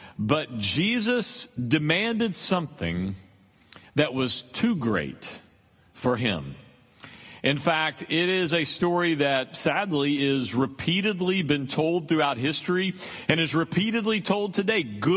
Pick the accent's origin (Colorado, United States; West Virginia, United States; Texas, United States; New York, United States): Texas, United States; as Texans, we grew up on Whataburger and the phrase, "Remember the Alamo."